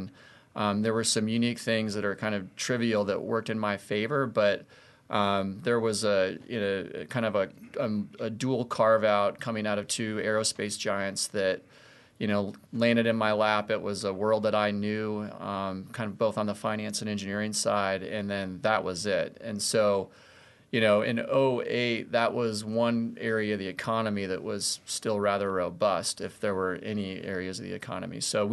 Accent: Colorado, United States; But I grew up in Colorado and went to school at Colorado State University undergrad

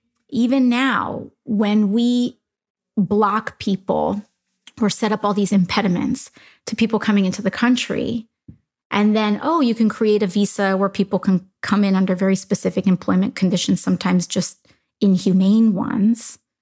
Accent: Bronx, New York, United States; because I come from the Bronx, and it's not like I grew up with the Bronx having all white elected officials.

